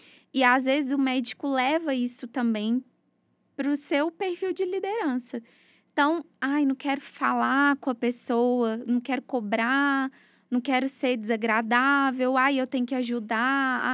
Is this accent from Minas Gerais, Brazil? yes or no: yes; Minas Gerais, Brazil; uma médica muito querida lá da minha cidade, no interior de Minas.